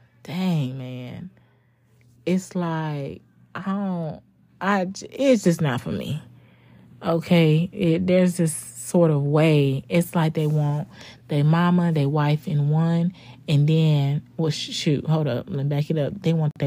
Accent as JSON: {"language": "English", "country": "United States", "tie": "born or raised there", "said": "I was born and raised in America."}